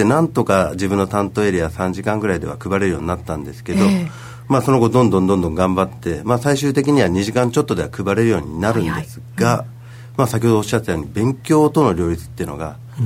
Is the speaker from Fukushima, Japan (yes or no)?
no; Tokyo, Japan; also born or lived in Fukuoka; 小2の途中ですね、親の転勤でもう全く大都会の東京は世田谷区に引っ越しましたので、だいぶ強制されました。まあ、特に最初は博多弁だったので